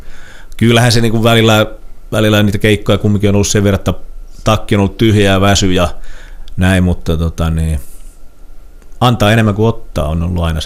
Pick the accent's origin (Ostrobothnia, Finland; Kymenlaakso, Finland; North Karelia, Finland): Ostrobothnia, Finland; Vaasa; Mä oon ihan paljasjalkainen vaasalainen